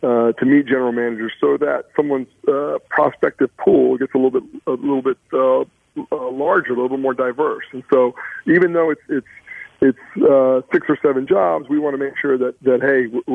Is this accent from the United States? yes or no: yes; El Paso, Texas, United States; And so for us, you know, growing up in El Paso and being part of Texas and Friday Night Lights